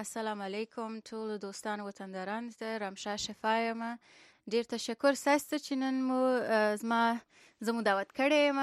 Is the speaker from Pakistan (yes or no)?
no; Kabul, Afghanistan; also born or lived in Kandahar; now in United States; زه په اصلا د افغانستان یم، د کندهار په سر کې زیږیدلې یم او کندهار کې یو څو کال په کندهار کې وم، الته مکتب ویلې دي، بیا کابل کې مې مکتب خلاص کړی دی او په 2007 کې رالم یونایټډ سټیټس ته